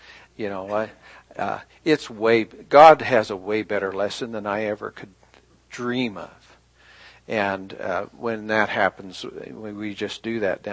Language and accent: English; United States; I'm pretty rich. I'm an American.